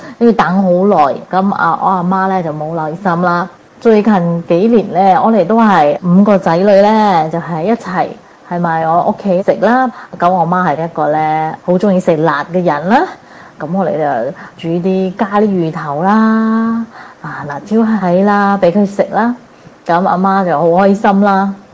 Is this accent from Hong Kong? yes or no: no; Singapore; 各位哥哥姐姐大家好，我是新加坡的